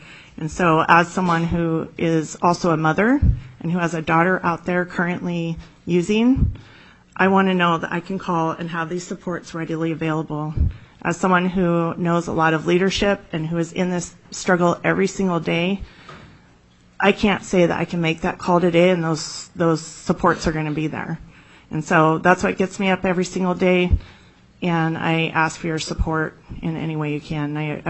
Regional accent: Juneau, Alaska, United States; and I am from Juneau

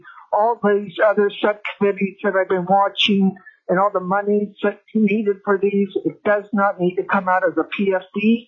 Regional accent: Palmer, Alaska, United States; from Palmer, Alaska. I'm calling you from Lake Louise.

